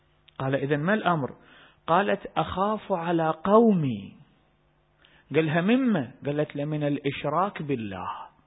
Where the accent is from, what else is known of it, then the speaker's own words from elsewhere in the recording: Iraq; يسمونها عندنا بالعراق باللغة حسجه